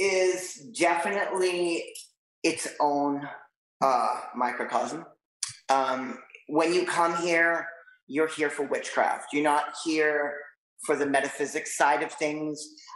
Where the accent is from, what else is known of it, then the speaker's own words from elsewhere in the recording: Boston, Massachusetts, United States; I'm from back east originally. I'm a Bostonian.